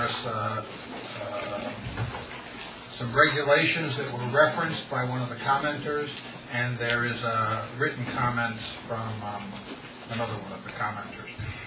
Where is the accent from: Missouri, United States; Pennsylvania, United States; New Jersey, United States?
New Jersey, United States; I'm a public member. I'm from Mercer County.